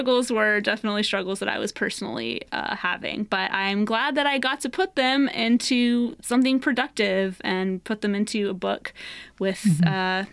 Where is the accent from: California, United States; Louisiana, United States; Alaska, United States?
Louisiana, United States; Baton Rouge; You know, my mom is from like Chauvin area and I grew up in Baton Rouge, right? So moving to a different part of the state.